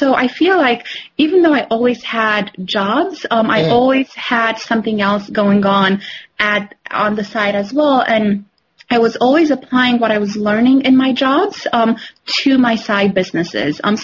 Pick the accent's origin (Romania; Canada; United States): Romania; I grew up in Romania where, you know, it was okay. communist Romania.